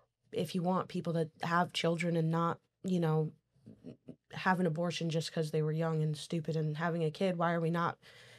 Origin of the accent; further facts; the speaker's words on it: United States; being a young woman growing up in America